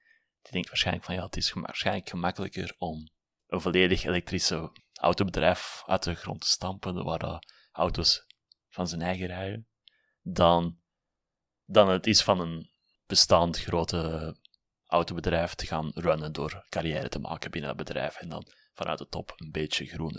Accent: Willebroek, Flanders, Belgium; ik kom uiteindelijk uit het Willebroekse, Mechelse boom, die kanten, ja. Een heel deel van mijn sociaal leven zat destijds daar. Toen met de studies naar Antwerpen verhuisd. En daar deels blijven plakken.

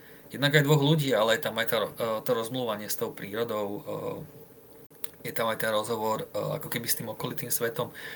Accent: Kremnica, Banská Bystrica Region, Slovakia; lebo u nás v Kremnici bolo celkom teplo

